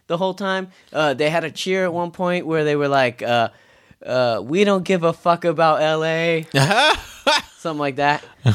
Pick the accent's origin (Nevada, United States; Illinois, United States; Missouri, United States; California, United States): California, United States; Fresno; we come from Fresno.